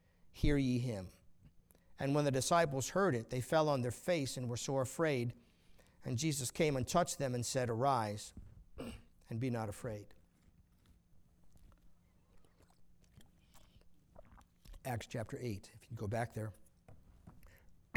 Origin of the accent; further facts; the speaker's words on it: New York, United States; I never met a Baptist my entire life growing up on Long Island.